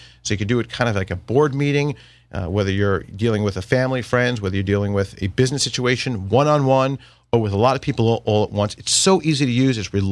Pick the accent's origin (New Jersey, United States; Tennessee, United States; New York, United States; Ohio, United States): New York, United States; Commack; Right. I grew up in Commack.